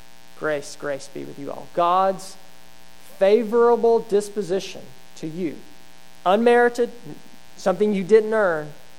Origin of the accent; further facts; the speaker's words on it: Alabama, United States; Just to give you a personal testimony of mine, I grew up in Alabama.